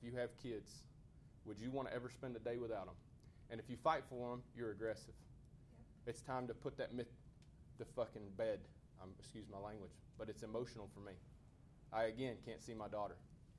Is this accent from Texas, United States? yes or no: yes; Tyler, Texas, United States; And we're from Tyler, Texas